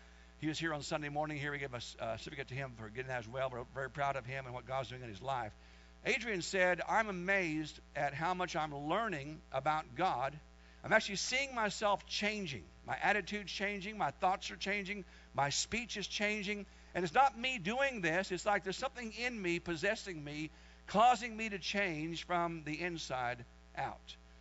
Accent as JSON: {"language": "English", "country": "Vietnam", "said": "I come from Vietnam, where there's mines and bombs and machine guns and people getting raped, and I got a corrupt government there."}